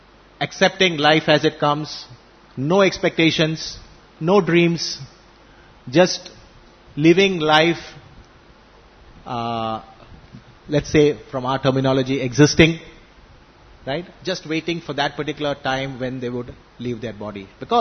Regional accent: India; since they could understand that we are from India

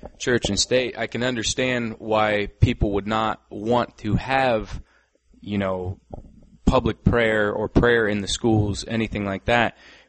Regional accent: North Carolina, United States; I'm from North Carolina, and people there would certainly have a problem with that.

